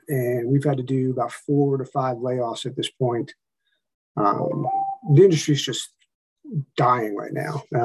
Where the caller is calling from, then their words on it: Richmond, Virginia, United States; Richmond, Virginia, mortgage industry